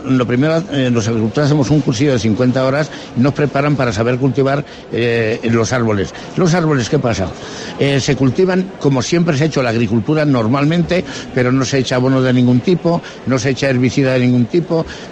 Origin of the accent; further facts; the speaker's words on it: Almendea, Spain; now in Priego, Spain; Vivo en Priego, pero soy de Almendea.